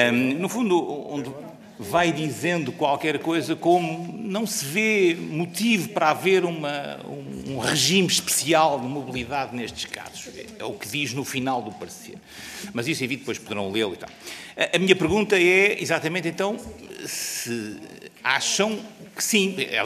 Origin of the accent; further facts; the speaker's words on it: Coimbra, Portugal; sobretudo na minha terra, em Coimbra